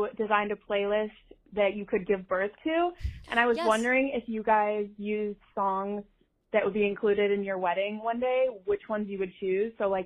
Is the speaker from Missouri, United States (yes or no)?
yes; Kansas City, Missouri, United States; I'm from Kansas City, so I'm a lifelong Chiefs fan and Swiftie.